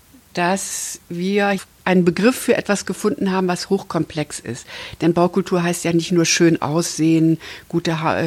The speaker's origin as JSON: {"language": "German", "region": "Hesse", "country": "Germany", "said": "Ich komme ja aus Hessen und kann das für Hessen in Zahlen benennen."}